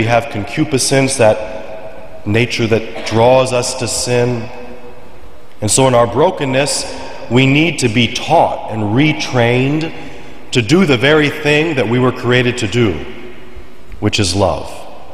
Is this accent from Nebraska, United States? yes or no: no; Perryville, Missouri, United States; I grew up in Perryville, Missouri.